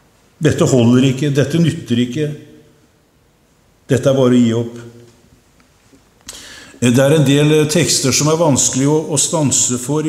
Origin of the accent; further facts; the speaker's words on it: Kragerø, Telemark, Norway; i Kragerø eller Sannidal, der jeg kommer fra